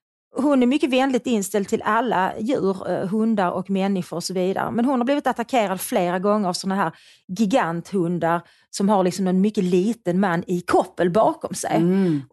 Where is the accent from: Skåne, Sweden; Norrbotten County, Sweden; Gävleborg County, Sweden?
Skåne, Sweden; accent: Scanian; Jag pratar skånska.